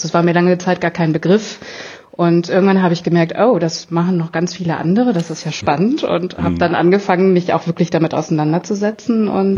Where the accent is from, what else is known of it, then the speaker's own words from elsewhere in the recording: Gelsenkirchen, North Rhine-Westphalia, Germany; born there; also born or lived in Krefeld; now in Münster, Germany; ich komme aus Münster, allerdings auch nicht gebürtig. Ich bin eigentlich ein Pottkind. Ich bin geboren in Gelsenkirchen. Bin dann in Krefeld zur Schule gegangen.